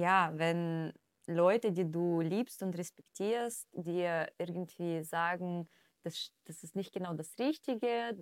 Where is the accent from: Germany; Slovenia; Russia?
Russia; ich bin in Russland aufgewachsen, in einem Verein Leistungssport gemacht